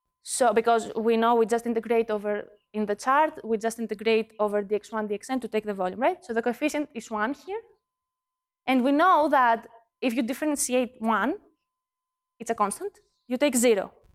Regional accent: Greece; I tend to say xi because I'm from Greece

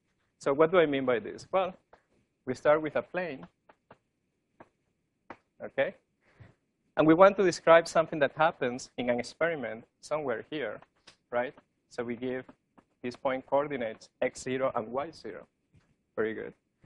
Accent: Italy; accent: Italian; English is a second language; moved away as an adult; So I don't know if you can sense my Italian accent, but in any case.

